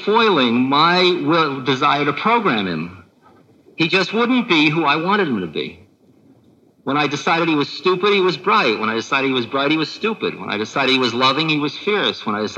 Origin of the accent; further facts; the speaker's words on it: California, United States; No, Maharaj, I'm from California.